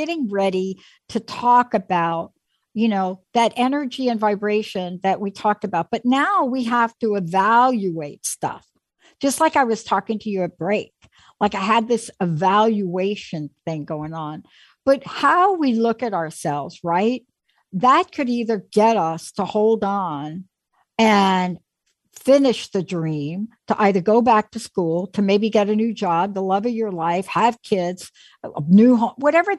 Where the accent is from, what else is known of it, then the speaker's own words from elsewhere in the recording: New York City, New York, United States; I grew up in the Bronx. So sports was stickball, manhole to manhole.